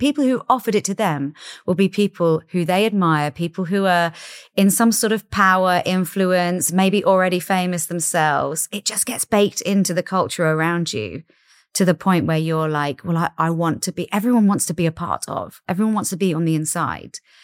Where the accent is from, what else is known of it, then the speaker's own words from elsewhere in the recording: London, United Kingdom; And I grew up in South London